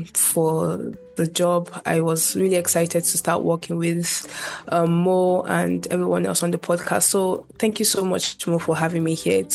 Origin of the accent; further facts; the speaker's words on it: Nigeria; Okay, so yeah, I'm from Nigeria, and I joined the podcast late this year, around October.